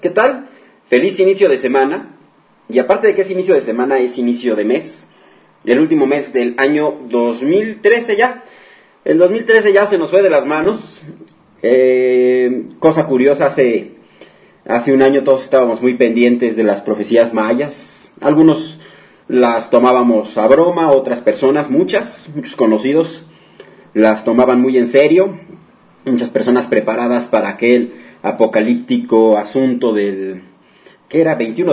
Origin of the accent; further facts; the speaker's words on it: Mexico; pero pues ¿qué nos queda a nosotros como ciudadanos mexicanos?